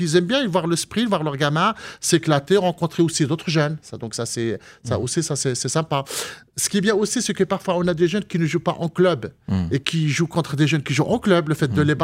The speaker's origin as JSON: {"language": "French", "country": "Morocco", "said": "je rentrais pas parce que moi, je venais du Maroc"}